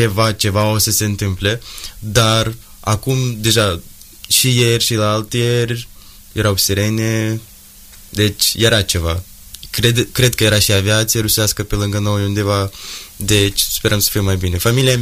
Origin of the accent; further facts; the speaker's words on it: Chernivtsi, Chernivtsi Oblast, Ukraine; Eu sunt din Cernăuți, din Bucovina.